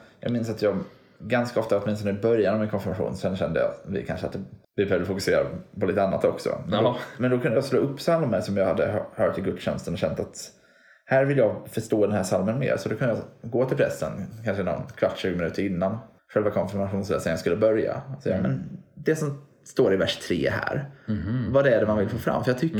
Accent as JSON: {"language": "Swedish", "region": "Småland", "country": "Sweden", "said": "Nej, jag är smålänning så jag är villig i drift."}